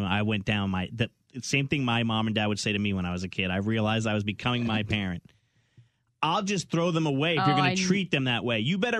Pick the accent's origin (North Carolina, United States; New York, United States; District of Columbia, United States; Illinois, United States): North Carolina, United States; Waxhaw; Also, my friends who live in my hometown of Waxhaw know this.